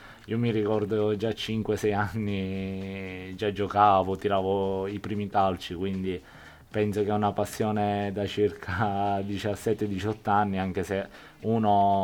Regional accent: Palermo, Sicily, Italy; amo il Palermo come squadra del mio paese

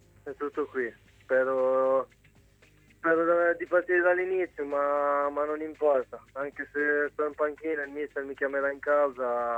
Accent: Ancona, Marche, Italy; siamo ragazzi cresciuti ad Ancona

